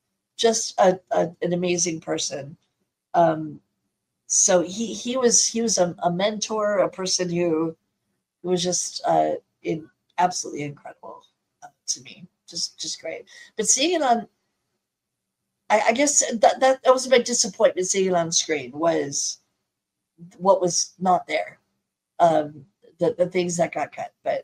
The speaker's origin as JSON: {"language": "English", "region": "Illinois", "country": "United States", "tie": "born or raised there", "said": "I have yet to do a convention in Illinois, my hometown, my home state."}